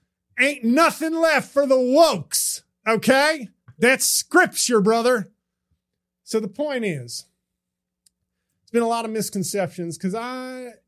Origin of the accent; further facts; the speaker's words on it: Texas, United States; You know, because this isn't even my fucking accent, bro. I'm from fucking Texas, y'all.